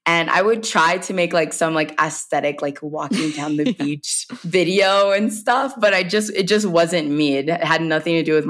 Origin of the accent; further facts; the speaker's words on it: the South, United States; And I come from the South. So everyone, it's like storytelling is really big in the South